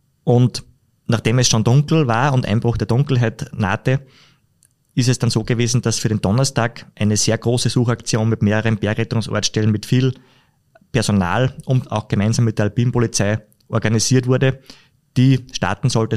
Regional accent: Upper Austria, Austria; Bei uns in Oberösterreich sind ja die meisten Berge aus Kalkstein

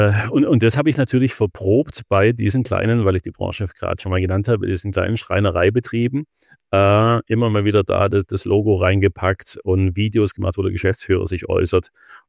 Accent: Friedrichshafen, Baden-Württemberg, Germany; von Bad Friedrichshafen, wo ich herkomme, nach Berlin hoch

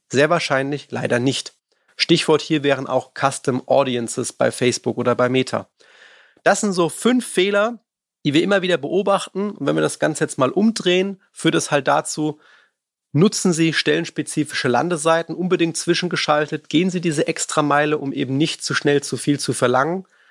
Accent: Frankfurt am Main, Hesse, Germany; wir kommen ja aus Frankfurt am Main

